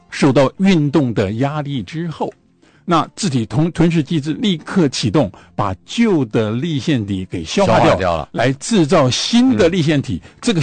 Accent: Taiwan; 我们台湾人到中国大陆去旅游的人，也是越来越多嘛。

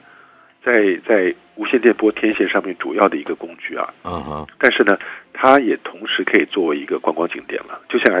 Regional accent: Taiwan; 我觉得这边我们在台湾长大的小孩哈，对希腊跟罗马神话的分野常常搞不太清楚啊。

